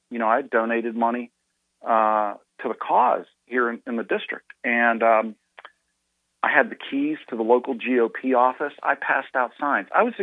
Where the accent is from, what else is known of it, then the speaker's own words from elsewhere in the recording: Ohio, United States; well, because I'm from Ohio. And Ohio and Michigan people don't like each other.